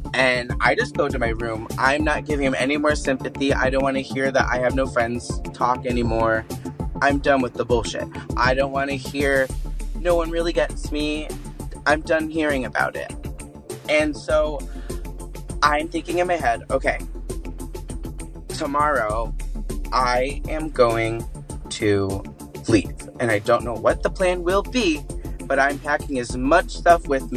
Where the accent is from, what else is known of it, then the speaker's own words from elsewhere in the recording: Michigan, United States; also born or lived in Miami; So I was born in Miami, Florida. Until the age of two, and my family moved to Northern Michigan